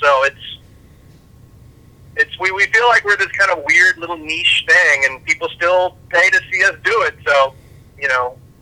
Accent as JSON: {"language": "English", "region": "Alabama", "country": "United States", "tie": "born or raised there", "said": "I went to LSU for 1 year, but I grew up in Alabama"}